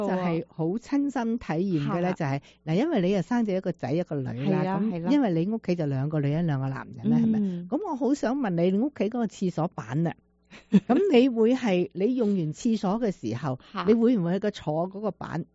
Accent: China; 我哋中國人咳咧，我就識得分嘅。

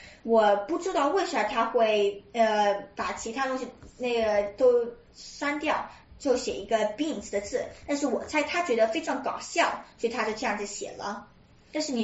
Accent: United States; 就是4月1号，就是我美国人的 April Fool's Day

